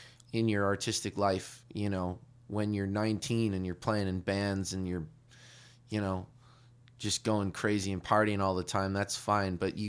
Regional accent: Philadelphia, Pennsylvania, United States; I'm embarrassed as a Philadelphian

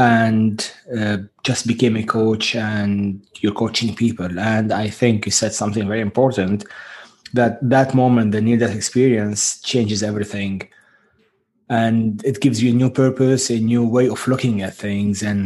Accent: Beirut, Beirut Governorate, Lebanon; So I was born in Beirut, Lebanon, and that was in 1976.

